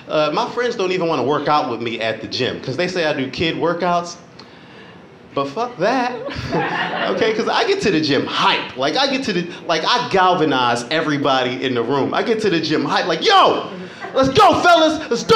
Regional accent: Philadelphia, Pennsylvania, United States; Because, you know, I'm from Philly, man. From Philly.

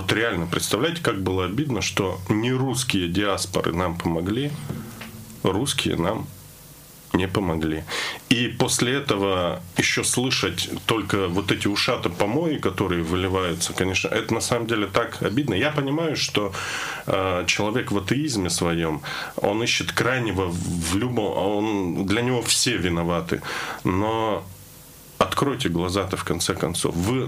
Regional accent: Southern Urals, Russia; Я знаю, как вот у нас там на Южном Урале

